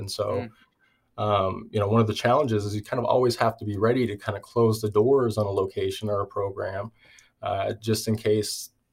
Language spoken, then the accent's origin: English; Everett, Washington, United States; So I grew up in Everett, Washington, and you that are listening might know, Everett, Washington is home of one of the biggest Boeing plants